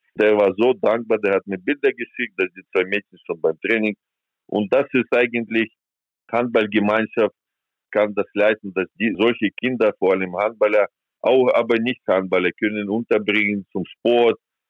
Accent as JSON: {"language": "German", "country": "Ukraine", "second_language": "German", "said": "dann ich als Landsmann, als Ukrainer, ich muss das auch machen."}